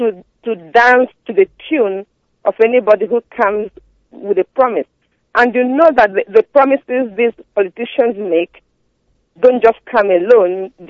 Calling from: New York, United States; calling from upstate New York. And I come from Ugualand, not far from Abba, actually.

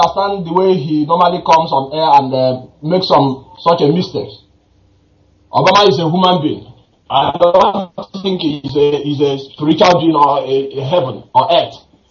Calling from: Belgium; I'm calling from Belgium.

